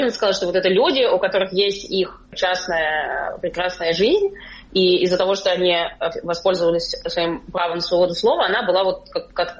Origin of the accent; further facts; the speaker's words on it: Israel; я как бы из Израиля, у меня вот такая позиция.